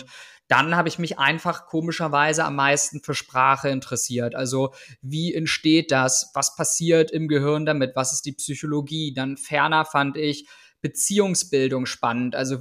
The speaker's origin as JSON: {"language": "German", "town": "Schönwalde", "region": "Brandenburg", "country": "Germany", "tie": "born or raised there", "said": "einen Großteil meiner Kindheit habe ich in Brandenburg, genauer Schönwalde, so die Gegend, dort verbracht. Bin dann in Nauen zur Schule gegangen, hatte einen entspannten, langen Schulweg."}